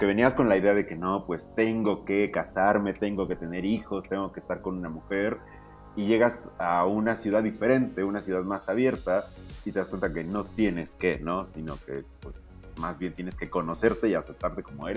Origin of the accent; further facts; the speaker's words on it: Tehuacán, Puebla, Mexico; Pero, pues bueno, sí, yo soy un chico de Tehuacán.